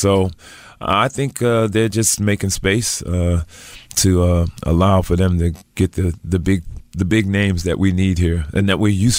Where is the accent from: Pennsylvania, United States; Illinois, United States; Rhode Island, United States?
Rhode Island, United States; Providence; See, I grew up in Providence, Rhode Island, so the team back there, of course, was the Boston Red Sox and the New England Patriots.